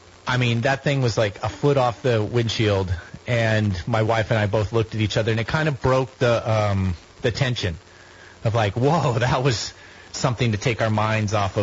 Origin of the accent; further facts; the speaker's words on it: California, United States; from where I grew up out in the Hardscrabble Hills of East County, San Diego. Definitely hawk country